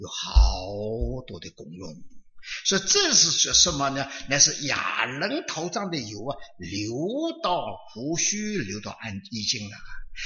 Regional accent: China; now in United States; 我是江浙人呢、啊。我说我们江浙人呢、啊

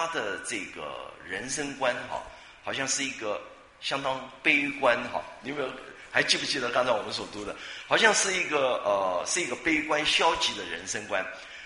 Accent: China; 因为我们中国人的历史的环境的关系哈，所以我们也习惯了那种比较动荡变化那种日子哈

